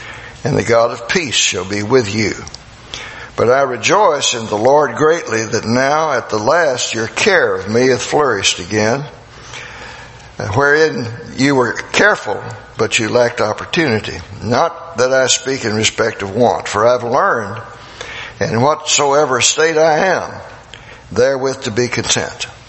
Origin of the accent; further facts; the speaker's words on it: Virginia, United States; In the wintertime where I grew up in Virginia, it'd get cold enough upstairs where we lived that we didn't have central heat or air.